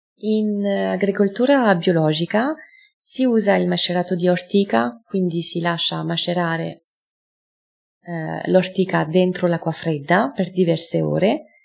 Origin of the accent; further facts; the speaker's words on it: France; accent: French; Italian is a second language; moved away as an adult; now in Italy; come lo potete intuire dal mio accento sono francese. Sono qui in Italia da 13 anni.